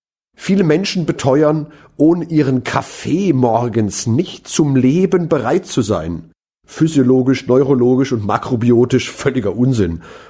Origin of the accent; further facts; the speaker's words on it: Mainz, Rhineland-Palatinate, Germany; in der literarisch-politischen Fasenacht, wie sie meine Heimatstadt Mainz pflegt.